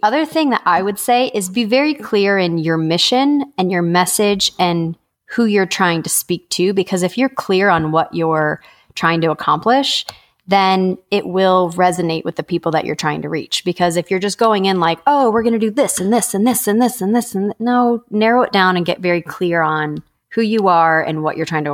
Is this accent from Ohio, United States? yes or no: yes; Ohio, United States; Well, I'm from Ohio, and I'm confident people in Ohio still do it.